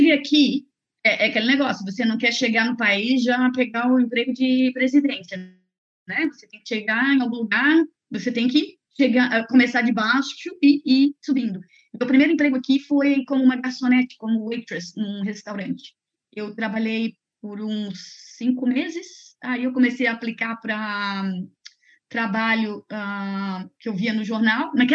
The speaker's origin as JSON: {"language": "Portuguese", "town": "Florianópolis", "region": "Santa Catarina", "country": "Brazil", "tie": "born or raised there", "said": "Eu sou manezinha da ilha, literalmente. Nascida, crescida, vivida, cuspida, o que seja em Florianópolis. Eu cresci onde todo mundo vai, quer passar as férias."}